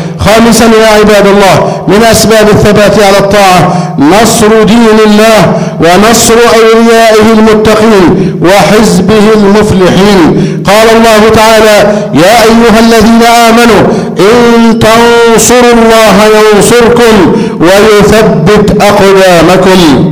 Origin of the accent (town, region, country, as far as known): Egypt